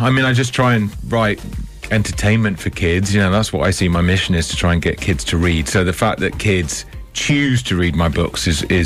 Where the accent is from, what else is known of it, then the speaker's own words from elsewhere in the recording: England, United Kingdom; I grew up just outside of London